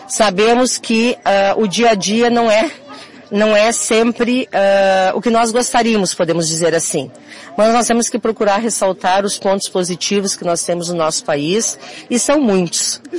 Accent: Brazil; Como brasileira, como cidadã, quero um Brasil onde a paz esteja acima de tudo.

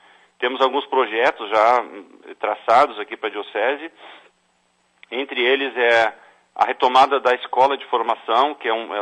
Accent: Charqueadas, Rio Grande do Sul, Brazil; Eu tenho uma experiência de origem da minha fé católica lá na minha cidade de Charqueadas

